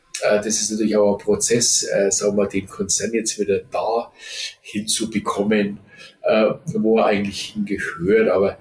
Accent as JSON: {"language": "German", "town": "Ingolstadt", "region": "Bavaria", "country": "Germany", "tie": "born there", "said": "ich bin 60 in Ingolstadt geboren. Ich habe dann noch, wir haben dann noch 3 Jahre oder 4 Jahre in Ingolstadt gelebt"}